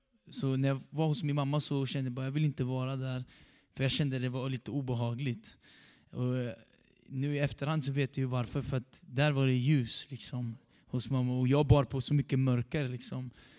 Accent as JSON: {"language": "Swedish", "town": "Norrköping", "region": "Östergötland", "country": "Sweden", "tie": "born or raised there", "said": "så är jag uppvuxen i Norrköping. Och väldigt tidigt så hamnade jag väldigt snett redan som barn."}